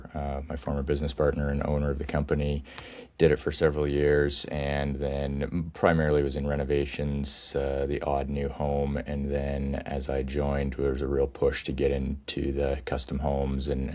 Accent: Revelstoke, British Columbia, Canada; I grew up in Revelstoke, born and raised.

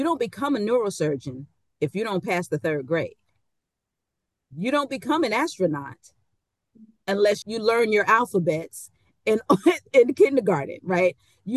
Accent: Bronx, New York, United States; So I'm born in 1974 and I'm from the Bronx. And hip hop was born in 1973 in the Bronx.

